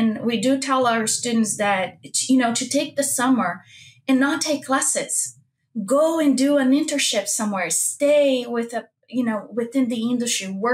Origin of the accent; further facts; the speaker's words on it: Brazil; English is a second language; moved away as an adult; now in United States; originally, I am from Brazil, was born there and went to school there, completed my vet school over there. And right after vet school, I moved to the U.S.